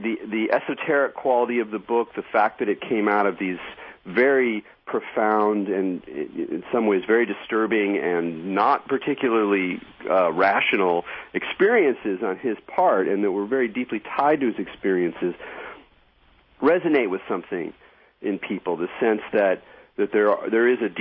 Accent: California, United States; calling this week from my home state of California.

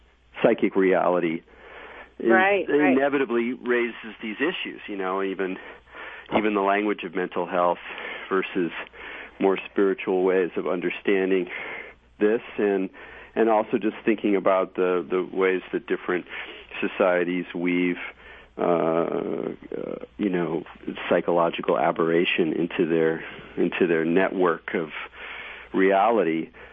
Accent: California, United States; You know, as a Californian

